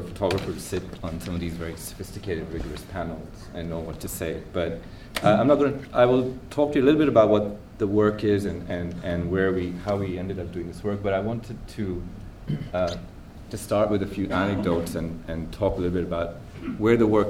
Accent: United States; I speak as an American photographer, because I always call myself an American photographer

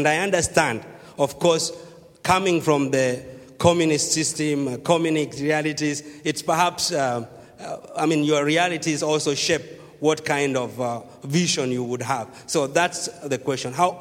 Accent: Kenya; I am a doctoral student in law, and I am also from Kenya.

